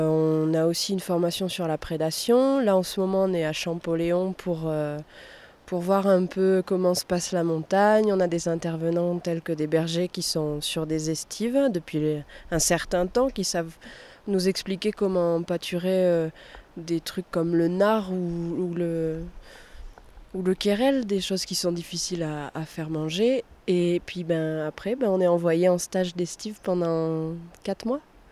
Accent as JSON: {"language": "French", "region": "Auvergne-Rhône-Alpes", "country": "France", "said": "j'ai bientôt 27 ans et je viens d'Auvergne."}